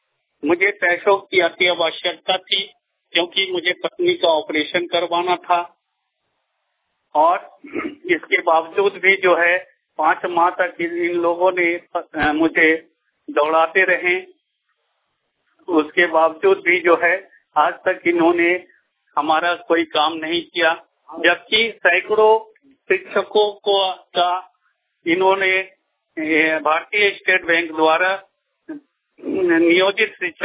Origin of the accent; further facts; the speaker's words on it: Sikandra, Bihar, India; ग्राम post Sikandra थाना सिकंदरा जिला जमुई का निवासी हूं।